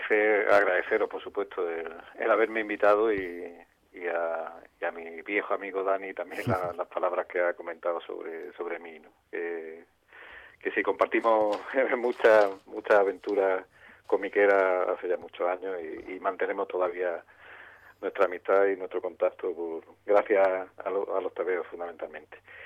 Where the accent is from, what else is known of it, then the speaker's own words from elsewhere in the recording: Granada, Andalusia, Spain; como cualquier granadino, como cualquier aficionado a la literatura